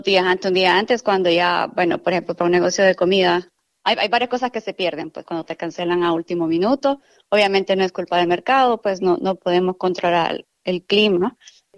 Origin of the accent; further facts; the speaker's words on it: San Pedro Sula, Cortés, Honduras; como yo vengo de Honduras, viví en San Pedro Sula, que es súper caliente